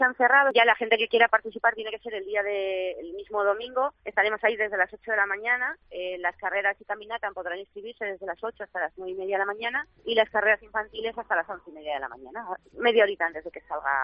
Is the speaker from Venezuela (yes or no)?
no; Spain; Ya sabemos, somos españoles y lo dejamos para el último momento.